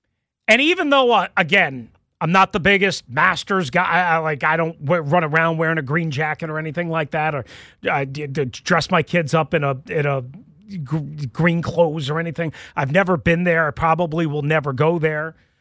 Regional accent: New York, United States; And I grew up in New York, as everybody knows. I grew up going to Shea Stadium

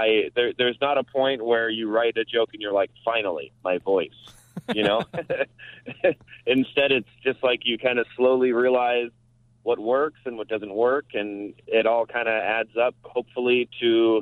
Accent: Moreno Valley, California, United States; I grew up in a town called Moreno Valley, which means Brown Valley, all right?

